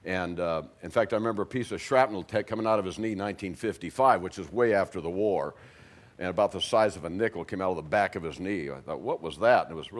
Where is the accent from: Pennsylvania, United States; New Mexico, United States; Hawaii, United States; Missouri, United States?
Hawaii, United States; now in Bastrop, United States; And then when I was eight, my folks moved to Hawaii. And so I was raised in Hawaii on Oahu.